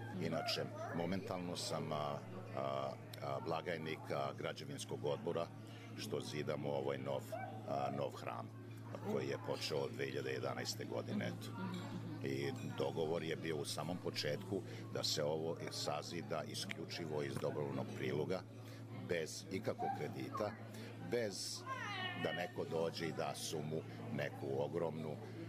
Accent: Kruščica, Vojvodina, Serbia; born there; moved away

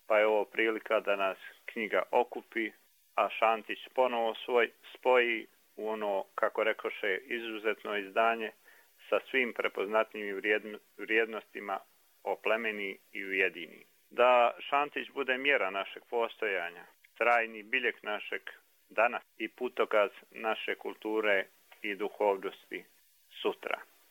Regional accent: Mostar, Herzegovina-Neretva Canton, Bosnia & Herzegovina; Kao skroman pjesnik, velikom pjesniku, kao Mostarac, znamenitom Mostarcu, i kao Hercegovcu

